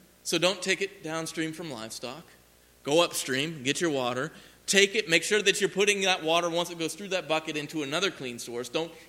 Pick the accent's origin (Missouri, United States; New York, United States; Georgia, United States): Missouri, United States; Joplin; I'm from Joplin, so we don't need to confuse things for our Missouri folk.